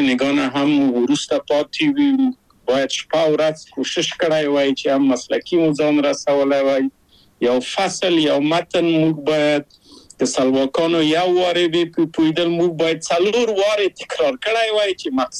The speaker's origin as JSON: {"language": "Pashto", "region": "Kabul", "country": "Afghanistan", "tie": "born or raised there", "said": "زه له کابل په یو دولتي بورس چکسلواکیا ته راغلم."}